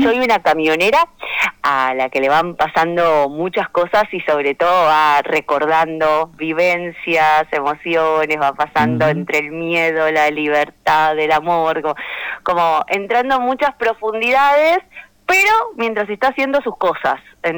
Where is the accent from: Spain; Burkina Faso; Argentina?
Argentina; Escobar, Buenos Aires Province; porque somos de Escobar, de zona norte